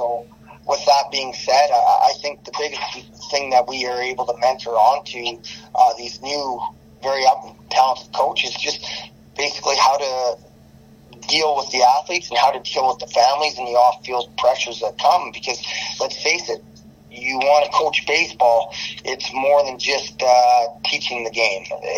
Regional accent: Alberta, Canada; we just take a lot of pride in the fact that we're from Alberta.

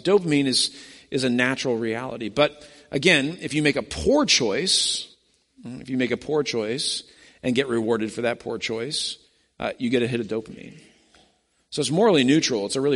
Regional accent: Denver, Colorado, United States; And of course, growing up in Denver, I'm like, oh, this is, I don't even know how to process, you know, two roads.

